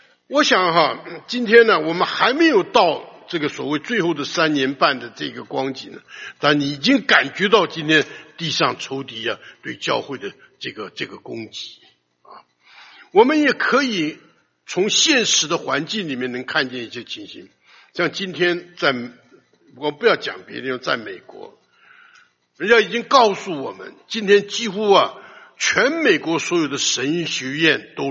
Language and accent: Chinese; China; 我们中国人的这个传统的这个历史的故事里面讲这个龙口吐水呀